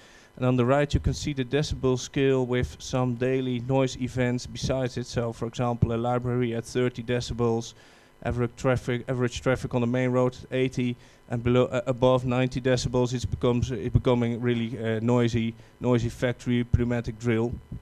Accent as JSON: {"language": "English", "town": "'s-Hertogenbosch", "region": "North Brabant", "country": "Netherlands", "second_language": "English", "said": "I'm from the Netherlands, from 's-Hertogenbosch."}